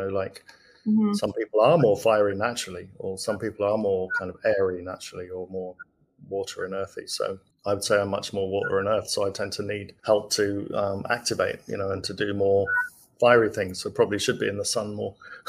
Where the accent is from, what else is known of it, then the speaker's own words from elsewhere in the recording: England, United Kingdom; now in Australia; We love our tea, absolutely. Except I found in Australia, the tea's not quite the same as the English tea, so...